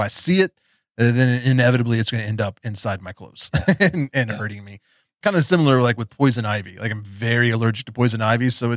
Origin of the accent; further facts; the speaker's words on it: West Virginia, United States; also born or lived in Oklahoma City, United States; I was born here in West Virginia, and shortly after that, my family moved out to Oklahoma. They were living in Oklahoma City, and I was there for first few years of my life.